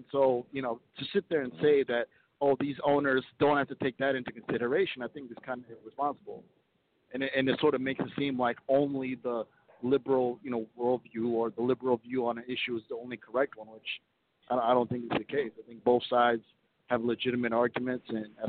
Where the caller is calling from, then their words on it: Minnesota, United States; Yes, sir. … I'm calling from Minnesota.